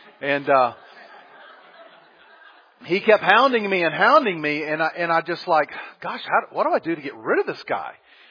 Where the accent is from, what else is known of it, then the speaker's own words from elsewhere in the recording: the South, United States; And I had a basic knowledge because I grew up in the South and everybody knew something about God in the South.